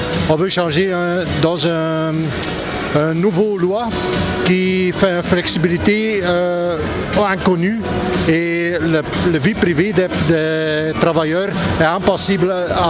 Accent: Belgium; je pense que dans le futur, on a septembre et octobre pour commencer chez nous en Belgique

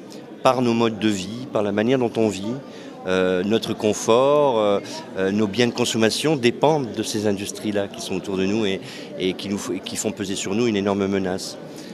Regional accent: Hauts-de-France, France; parce que je suis d'origine du Nord, comme vous l'avez précisé, mais je suis aussi un fils d'ouvrier.

